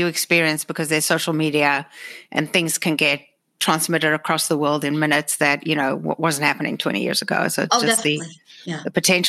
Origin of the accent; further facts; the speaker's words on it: South Africa; I grew up in South Africa where nobody talked about this.